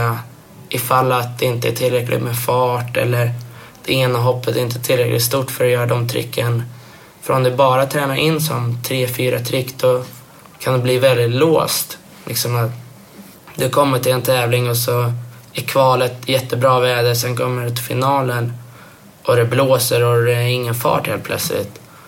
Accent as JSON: {"language": "Swedish", "country": "Sweden", "said": "Så jag har aldrig liksom tänkt på det där att jag är från Sverige"}